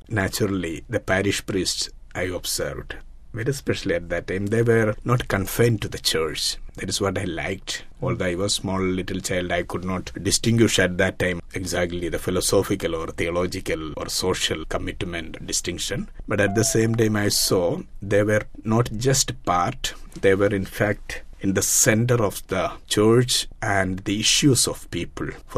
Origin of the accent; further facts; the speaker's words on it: Kerala, India; English is a second language; I belong to the Diocese of Gorakhpur in North India. I hail from Kerala, from the Diocese of Palay. I was born into a family of 7 children